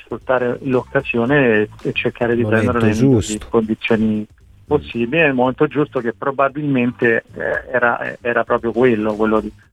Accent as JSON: {"language": "Italian", "town": "Rome", "region": "Lazio", "country": "Italy", "said": "che già conoscevo chiaramente da Roma, essendo romano anche lui"}